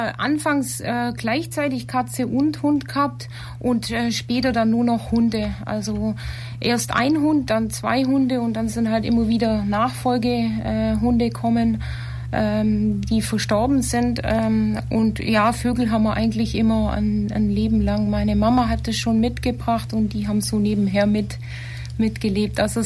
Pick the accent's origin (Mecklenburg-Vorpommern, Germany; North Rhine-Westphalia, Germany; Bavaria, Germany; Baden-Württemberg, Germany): Bavaria, Germany; Ich bin gebürtige Ulmerin und bin in der Nähe von Neuum groß geworden.